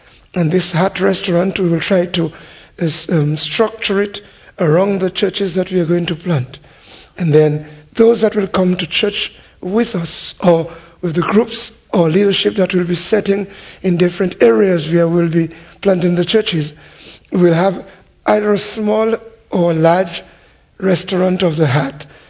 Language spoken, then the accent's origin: English; Dominica; now in Guadeloupe; I'm living in the Caribbean. I am originally from Dominica, but I'm living in Guadeloupe for the past 38 years, and also converted to Christ in Guadeloupe the past 38 years.